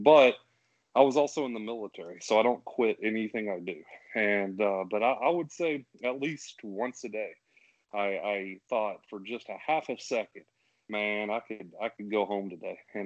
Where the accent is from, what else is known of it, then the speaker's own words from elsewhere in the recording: the South, United States; Personally, so I'm from the South. And if you don't know this about the South, it's we call it the Bible Belt.